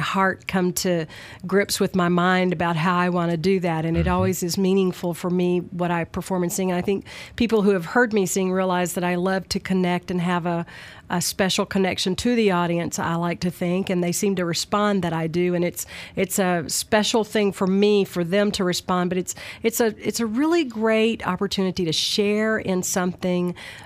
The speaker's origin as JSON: {"language": "English", "town": "West Monroe", "region": "Louisiana", "country": "United States", "said": "But been around a while, lived out of town quite a while, but I'm originally from West Monroe, and I've sung a very long time."}